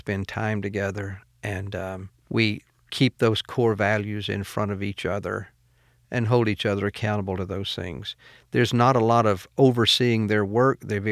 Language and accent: English; Acworth, Georgia, United States; I grew up in the Ackworth Church in Cobb County, just north of Atlanta.